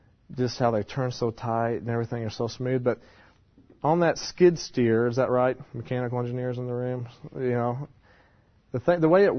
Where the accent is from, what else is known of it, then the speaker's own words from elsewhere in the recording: Indiana, United States; I'm from Indiana, so there's certain things that attract me and get me fired up that most average people don't like.